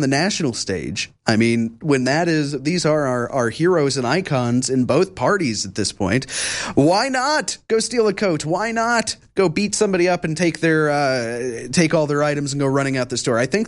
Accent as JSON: {"language": "English", "town": "Wichita", "region": "Kansas", "country": "United States", "tie": "born or raised there"}